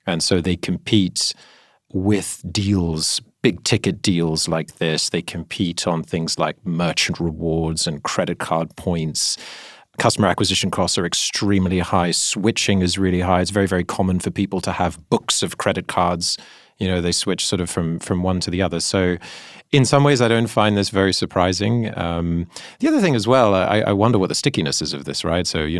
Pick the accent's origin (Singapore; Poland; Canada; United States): Singapore; I grew up in Singapore